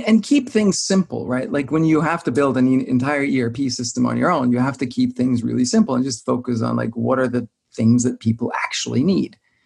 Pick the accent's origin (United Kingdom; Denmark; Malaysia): Denmark; I'm from Denmark. So it was over in Denmark.